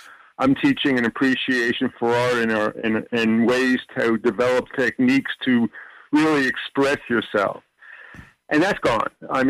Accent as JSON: {"language": "English", "region": "New York", "country": "United States", "said": "You know, I'm on some sort of algorithm that must know I'm from New York, and I get these pictures on my mobile that of old New York from the 50s and the 60s."}